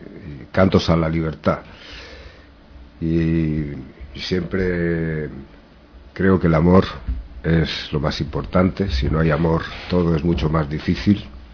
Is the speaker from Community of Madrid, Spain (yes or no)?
yes; Madrid, Community of Madrid, Spain; also born or lived in Frankfurt / Valencia / A Coruña / Mexico City; now in Bilbao, Spain; Yo nací en Frankfurt, nací en Alemania y me crié en Madrid. Mis padres son de Madrid, se puede decir que soy madrileño. Y he vivido en Madrid, en Valencia, en La Coruña, en México, DF, en Almería.